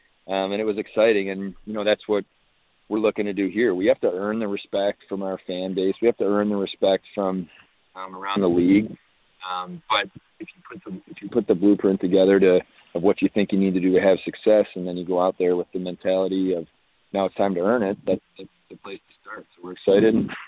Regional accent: Buffalo, New York, United States; I grew up in Buffalo. I'm a Western New York native

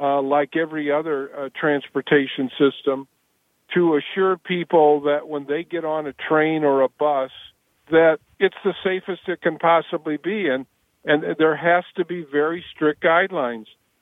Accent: Peoria, Illinois, United States; There's a bus service from O'Hare to my hometown of Peoria that a lot of college students use.

